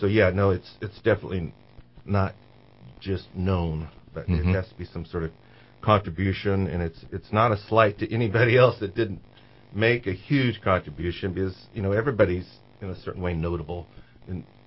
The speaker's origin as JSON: {"language": "English", "town": "Old Shasta", "region": "California", "country": "United States", "tie": "born or raised there", "said": "I was raised in Old Shasta, and as a kid, it was always, you know, hiking around and playing out there"}